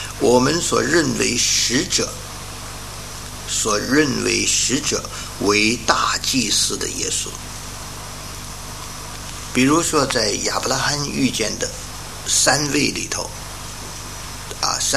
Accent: China; 我们中国人有一句话说呀，当官不打送礼的

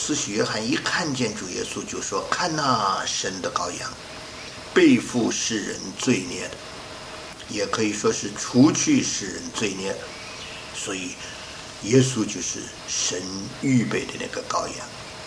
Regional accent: China; 那么俗民、黎民百姓，我们中国人说俗民就是普通的人

